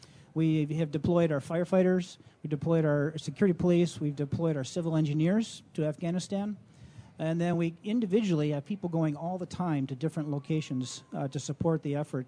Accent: Minnesota, United States; And that's, we say that's part of being a Minnesotan, is doing your service to your country, and we're proud to do that at the 148th.

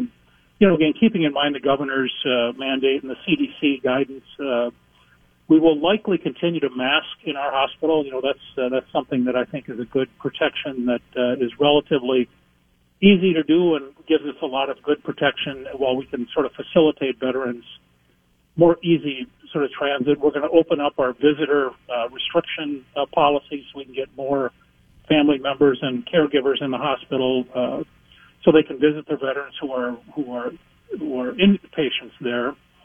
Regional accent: Mankato, Minnesota, United States; I make it an annual trip down to Mankato, my hometown

